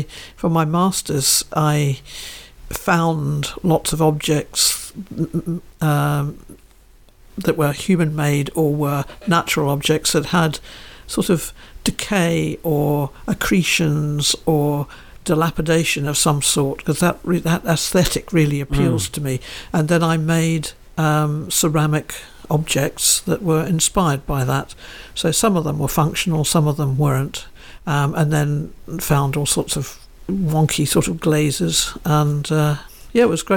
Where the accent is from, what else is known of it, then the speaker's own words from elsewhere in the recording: Auckland, New Zealand; moved away as an adult; also born or lived in London / Scotland; I grew up in Auckland, went to university and teachers' college there, taught for a couple of years at Marlborough Girls College, and then went on my OE, which lasted 39 years, almost all of which was in the UK. I had 25 years in London